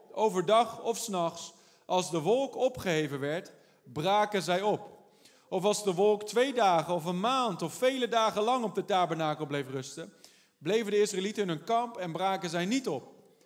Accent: Holland, Netherlands; Ik ben Hollander, ik ben een koning, ik ben kampioen eigenwijsheid.

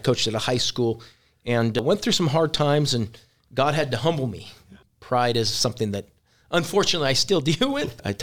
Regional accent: California, United States; I claim Kansas. I grew up in California. I don't claim California. I claim Kansas.

